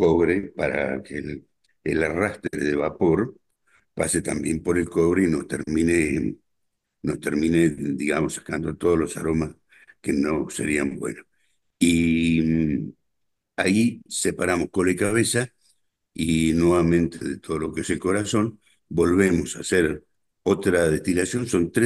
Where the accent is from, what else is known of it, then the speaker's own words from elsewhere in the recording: Palmira, Mendoza, Argentina; No, yo viví en Palmira, nací en Palmira, me crié en Palmira, una ciudad que está 40 kilómetros al este de la ciudad de Mendoza. Ahí tuve toda mi familia